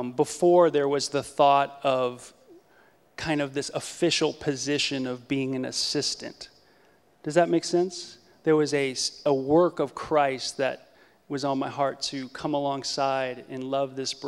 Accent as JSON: {"language": "English", "town": "North Hollywood", "region": "California", "country": "United States", "also_born_or_lived": "Encino", "said": "I'm from the other side of the tracks. I was born in Encino, from North Hollywood, music guy, parents lived on Sunset Boulevard, that kind of life."}